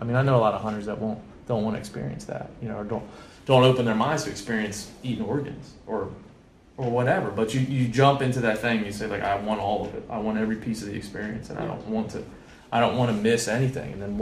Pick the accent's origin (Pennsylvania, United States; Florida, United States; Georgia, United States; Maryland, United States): Maryland, United States; He's from Hawaii. I'm from Maryland.